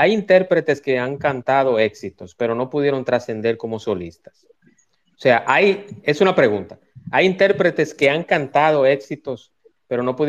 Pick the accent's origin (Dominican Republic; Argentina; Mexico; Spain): Dominican Republic